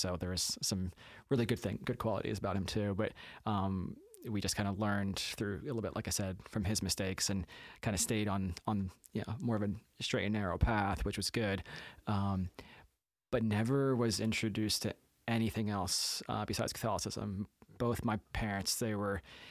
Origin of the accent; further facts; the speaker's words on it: Bloomsburg, Pennsylvania, United States; So I'm a local. I was raised in the Bloomsburg area. Went to school at Central Columbia, graduated from there.